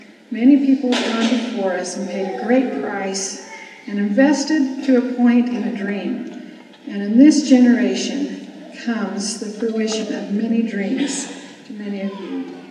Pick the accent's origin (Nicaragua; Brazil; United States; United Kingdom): Brazil; I learned Portuguese as a girl growing up in Brazil. I spent 5 years there.